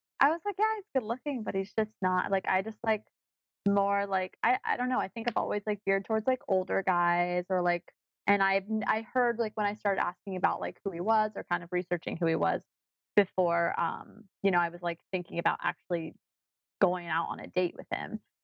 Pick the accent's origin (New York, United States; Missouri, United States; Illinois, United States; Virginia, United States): Virginia, United States; Fairfax; I was born in Fairfax. I've moved all over.